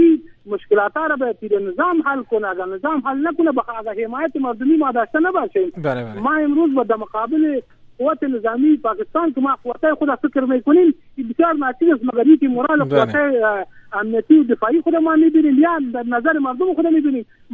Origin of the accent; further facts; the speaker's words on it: Afghanistan; به عنوان یک افغان